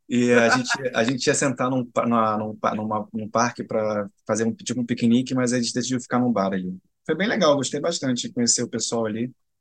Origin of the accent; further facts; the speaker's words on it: Rio de Janeiro, Brazil; Não, assim, acho que não tem nem como perceber, né, que eu sou carioca.